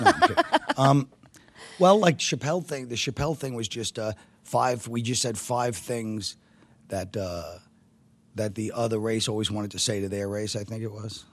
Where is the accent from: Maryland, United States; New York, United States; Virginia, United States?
New York, United States; Brooklyn; I grew up in Brooklyn, and it was a very mixed neighborhood